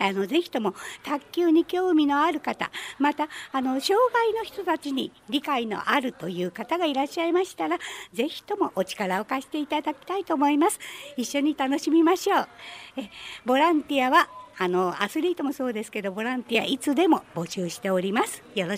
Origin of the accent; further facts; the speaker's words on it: Fujisawa, Kanagawa, Japan; たまたまこの湘南台は私の地元ということで、